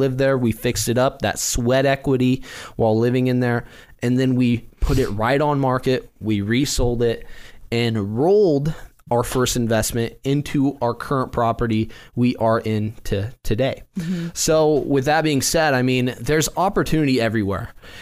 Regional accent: Salem, Oregon, United States; We grew up in Southeast Salem. Mm-hmm. We're in Northeast Salem now.

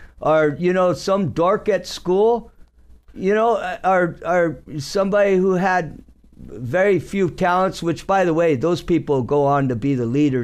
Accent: United States; But what I'm saying is that we grew up in America where you could get on your stingray, ride up, go fishing for bluegills

